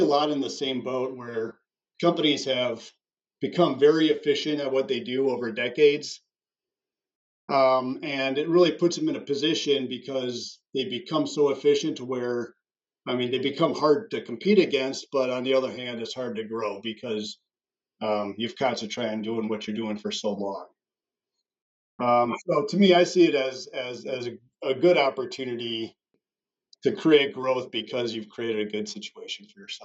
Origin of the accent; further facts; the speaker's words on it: Milwaukee, Wisconsin, United States; As far as me and how I got here, I'm from Milwaukee, started in sales in 1991